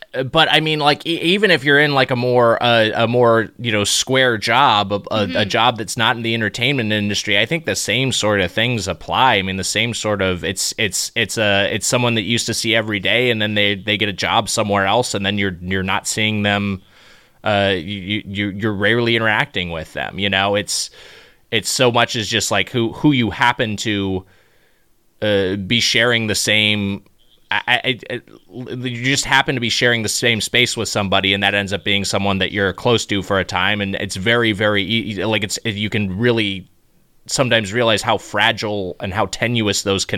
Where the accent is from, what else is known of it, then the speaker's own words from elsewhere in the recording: Long Beach, California, United States; I grew up in Long Beach, California. Certainly Southern California is the only place I've known.